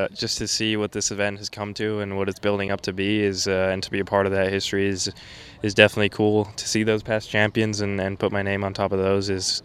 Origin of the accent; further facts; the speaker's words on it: Hamburg, Germany; now in United States; two of my hometown club members, friends of mine, have won out here. So it's kind of known to be our Hamburger Golf Club winning course